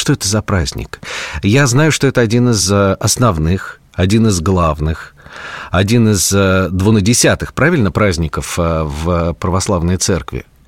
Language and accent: Russian; Nizhny Novgorod, Nizhny Novgorod Oblast, Russia; Я сам родом из Нижнего Новгорода